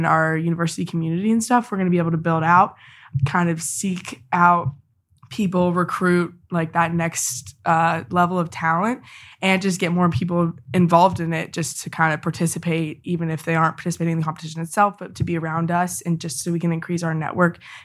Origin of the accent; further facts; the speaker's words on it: South Carolina, United States; Yeah, so I am from South Carolina.